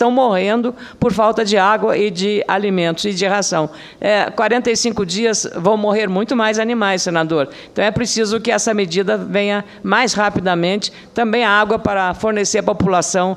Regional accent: Brazil; queria me solidarizar como brasileira

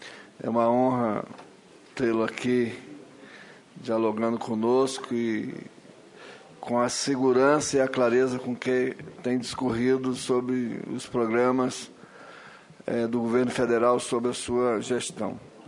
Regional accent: Palmas, Tocantins, Brazil; Eu sou da cidade de Palmas, uma cidade, do ponto de vista aparente, muito bem planejada, porque ela é uma cidade muito bem traçada, mas tem grandes vazios urbanos

